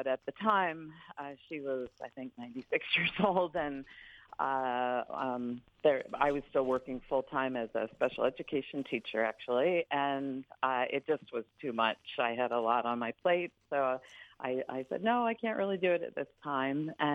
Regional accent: New York, United States; now in San Clemente, United States; moved from the farm that I grew up on in Dutchess County, New York, about 90 miles north of New York City.

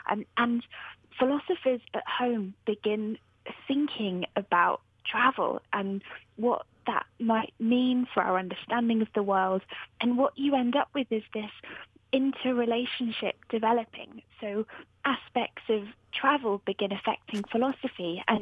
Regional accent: United Kingdom; So me visiting Alaska as a British person

